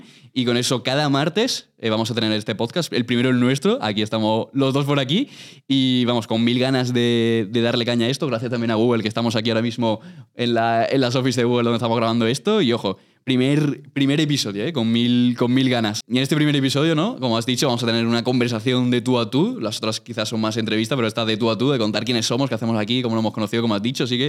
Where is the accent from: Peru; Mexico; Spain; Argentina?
Spain; Almería, Andalusia; hice la media maratón de Almería, yo soy de Almería